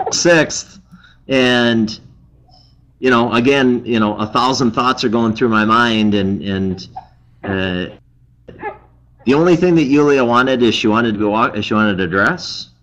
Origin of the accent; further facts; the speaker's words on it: Michigan, United States; We went up back up to my hometown up in the UP of Michigan to visit friends.